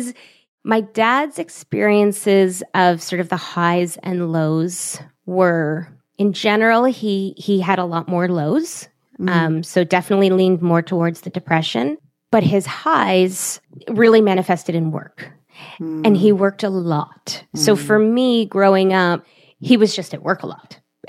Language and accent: English; Toronto, Ontario, Canada; also born or lived in Montreal; I was living in Montreal at the time. I was in university and she was, we're from Toronto.